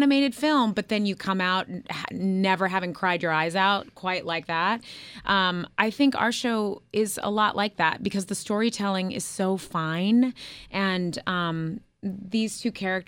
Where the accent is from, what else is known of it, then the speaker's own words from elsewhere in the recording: Fresno, California, United States; I'm from Fresno. So oh. I mean, I can't help it. I'm not going to lie about it.